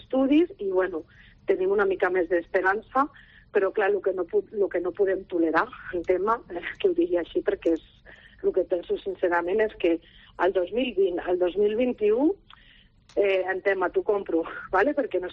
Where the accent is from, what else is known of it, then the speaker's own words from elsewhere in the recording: Barcelona, Catalonia, Spain; Perquè els que som de Barcelona, doncs encara